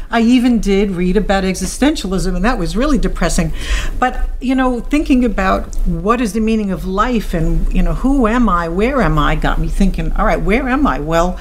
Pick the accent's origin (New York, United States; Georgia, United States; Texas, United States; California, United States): New York, United States; New York City; I am. I come from the Bronx.